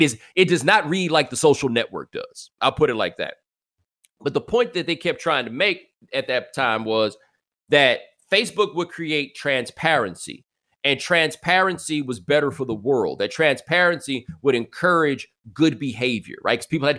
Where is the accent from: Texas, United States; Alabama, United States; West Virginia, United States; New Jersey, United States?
Texas, United States; Houston; I'm from Houston. We say bruh.